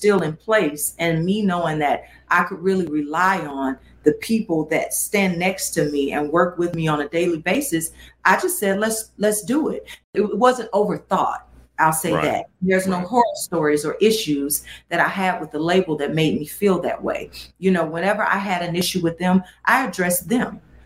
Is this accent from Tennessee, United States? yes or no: yes; Tennessee, United States; I grew up hanging in Gatlinburg and Pigeon Forge.